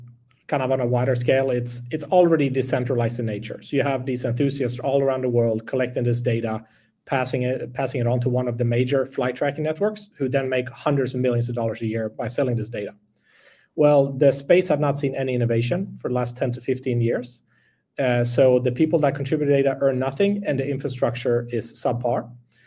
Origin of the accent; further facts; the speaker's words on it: Sweden; English is a second language; moved away as an adult; now in United States; So I'm from Sweden, but moved to the US, go to college, play college golf